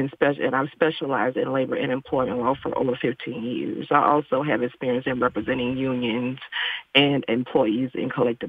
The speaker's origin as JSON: {"language": "English", "region": "Mississippi", "country": "United States", "tie": "born or raised there", "said": "I grew up in Mississippi, and so I just always had a passion for making sure that there was fairness in the workplace."}